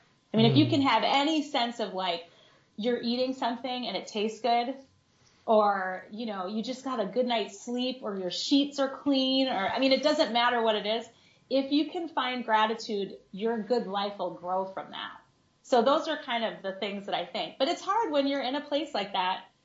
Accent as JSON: {"language": "English", "town": "Des Moines", "region": "Iowa", "country": "United States"}